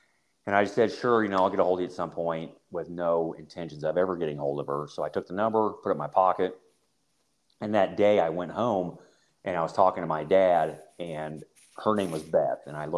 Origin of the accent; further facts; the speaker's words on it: New Market, Missouri, United States; So Kansas City, Missouri. Well, I grew up in a small town called New Market, Missouri. It was actually considered a village because we didn't have our own zip code. So we had probably about 60 people in the town